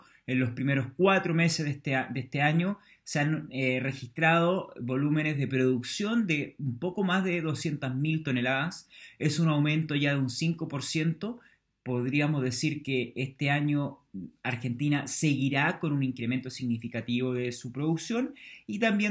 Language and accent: Spanish; Chile; Yo soy chileno